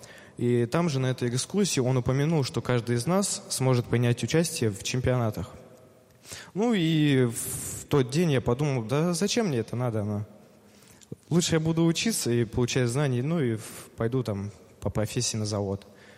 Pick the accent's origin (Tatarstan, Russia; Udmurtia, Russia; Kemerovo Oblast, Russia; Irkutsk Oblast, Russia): Kemerovo Oblast, Russia; Я из Кемеровской области, Кузбасс.